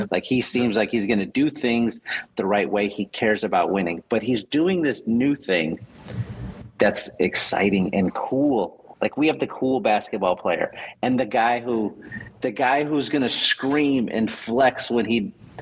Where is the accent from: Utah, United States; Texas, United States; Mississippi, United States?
Texas, United States; San Antonio; I grew up in San Antonio.